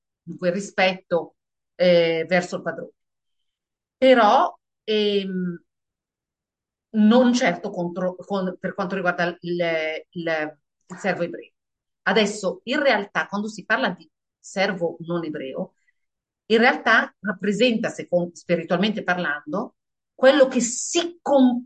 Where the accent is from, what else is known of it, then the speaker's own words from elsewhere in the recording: Israel; io sono ebrea, noi siamo di Israele.